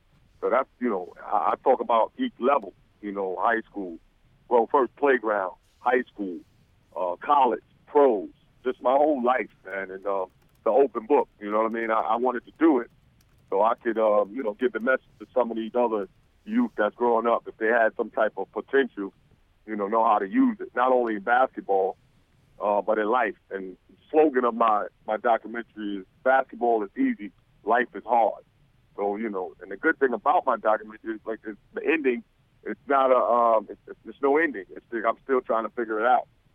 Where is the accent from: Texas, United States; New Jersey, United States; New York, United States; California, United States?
New York, United States; You know, if I'm from New York, my mother wanted me to be a Knicks